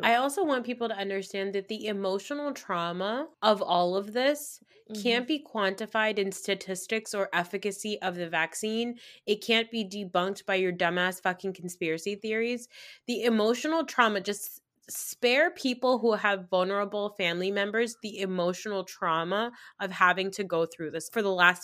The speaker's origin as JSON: {"language": "English", "region": "New Jersey", "country": "United States", "said": "I'm a brown person from New Jersey. I'm a Pakistani girl from New Jersey"}